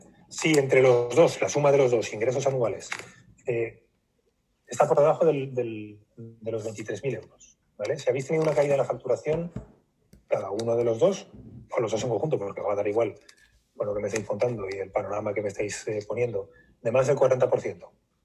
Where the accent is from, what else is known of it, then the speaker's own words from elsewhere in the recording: Aragon, Spain; yo soy aragonés